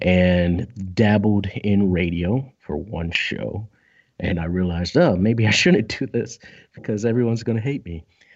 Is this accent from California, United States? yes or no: yes; California, United States; I'm from California. So that's where it all comes from.